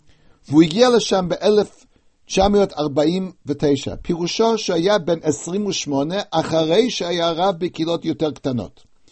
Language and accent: Hebrew; United States; מזכירים לי את השנים שגדלתי בארצות הברית, שאלות די מאפיינות לאותה תקופה